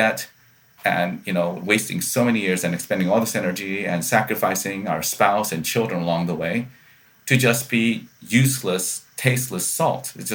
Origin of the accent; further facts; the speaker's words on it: South Carolina, United States; growing up in South Carolina in the 1970s, I remember, especially in grade school, they did racial statistics